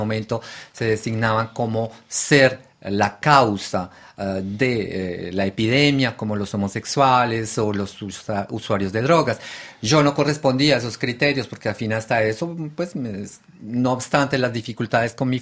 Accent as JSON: {"language": "Spanish", "country": "Colombia", "moved": "yes", "said": "En el año 93 me fui de Colombia para Italia y allá en Roma llegué"}